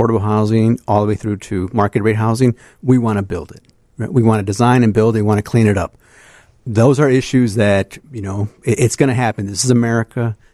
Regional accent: Chicago, Illinois, United States; I'm from South Chicago. It was the original port of entry for Mexican-Americans.

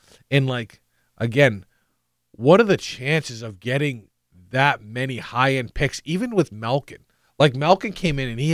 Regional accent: Canada; we're both from Canada

